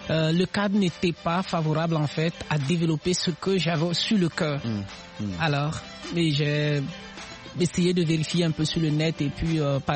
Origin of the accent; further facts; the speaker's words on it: Côte d’Ivoire; born there; moved away as an adult; also born or lived in Burkina Faso / Ghana; Non, je suis né en Côte d'Ivoire, après le bac, région le Burkina pour une année, aller au Ghana pour mes études universitaires.